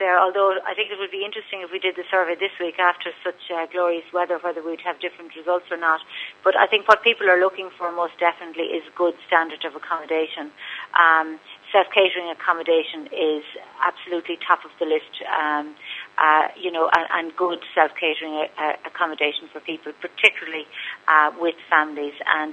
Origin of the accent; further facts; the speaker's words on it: Midlands, Ireland; as I say, I'm from the Midlands, and I think the Midlands didn't fare out as well as we would like.